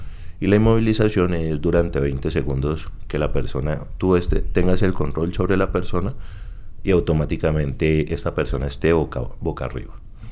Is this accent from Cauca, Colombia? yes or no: yes; Cauca, Colombia; soy deportista de alto rendimiento del departamento del Cauca, también soy estudiante de la Universidad del Cauca.